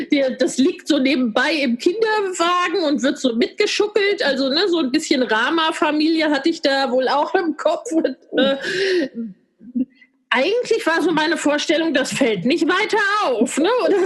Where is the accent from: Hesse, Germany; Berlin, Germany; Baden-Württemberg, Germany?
Hesse, Germany; bei uns im Westen in Hessen